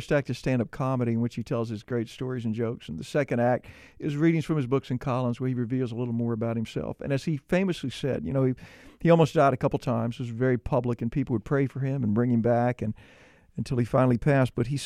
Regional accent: South Carolina, United States; also born or lived in New York; now in Los Angeles, United States; No, I am from South Carolina, and I did theater in New York up and down the East Coast 15 years

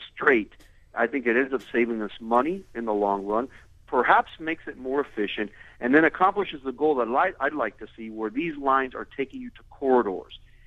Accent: Florida, United States; I grew up in Dade County. I need my car. I'm plugged into the car culture.

